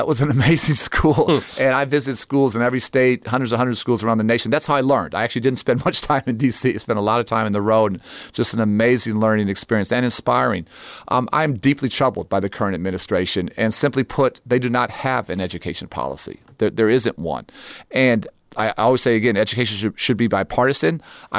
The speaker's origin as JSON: {"language": "English", "town": "Chicago", "region": "Illinois", "country": "United States", "tie": "born or raised there", "said": "I'm obsessed with reducing violence in my hometown of Chicago."}